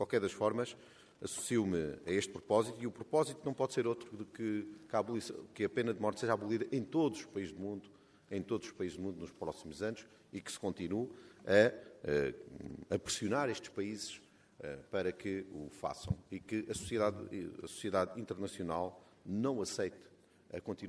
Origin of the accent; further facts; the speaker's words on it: Portugal; para nós, monárquicos portugueses, como monárquicos e como portugueses